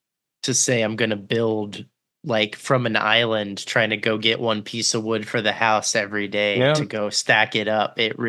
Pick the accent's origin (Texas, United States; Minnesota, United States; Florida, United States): Texas, United States; now in Los Angeles, United States; I mean, for me, I'm originally from Texas. I went to school in North Carolina and also lived in New York on and off. But when I moved